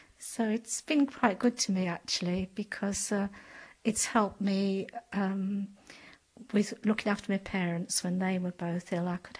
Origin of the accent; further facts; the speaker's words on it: Nottingham, East Midlands, United Kingdom; I was born in 1944 in Nottingham, and I grew up with a brother until I was 10